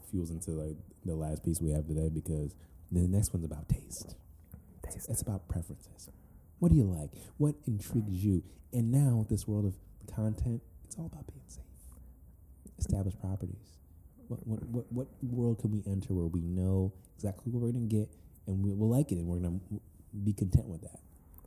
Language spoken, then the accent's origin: English; Nigeria; nigga, I'm Nigerian.